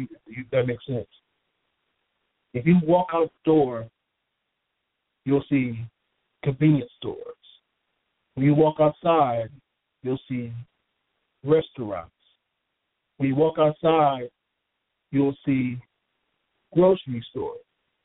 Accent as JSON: {"language": "English", "country": "United States", "said": "but still, I'm American, and I'm free, and my children are free"}